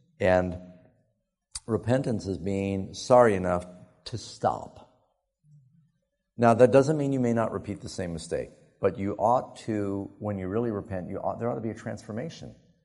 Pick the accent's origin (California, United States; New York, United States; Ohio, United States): New York, United States; New York City; I grew up in New York City. I took taxi, bus, walked.